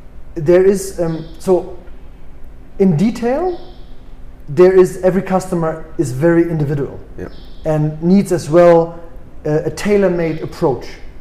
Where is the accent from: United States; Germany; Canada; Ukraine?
Germany; Berlin; moved away as an adult; now in South Africa; If you ask me more, what is my hometown? It's Berlin. I grew up or spent most of my youth in Berlin. That's my hometown.